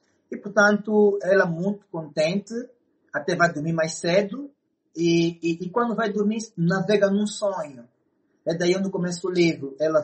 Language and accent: Portuguese; Angola; Quando eu sou angolano, não se vê muito em Angola. Nós em Angola somos muito ocidental